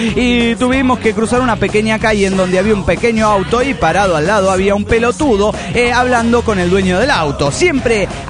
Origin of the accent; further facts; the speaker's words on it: Rosario, Santa Fe, Argentina; Soy el Canalla de Rosario, Argentina.